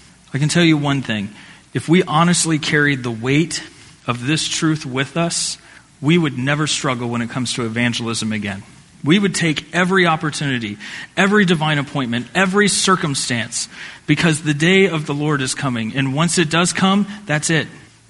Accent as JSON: {"language": "English", "region": "Indiana", "country": "United States", "tie": "born or raised there", "said": "This one comes from my home state of Indiana."}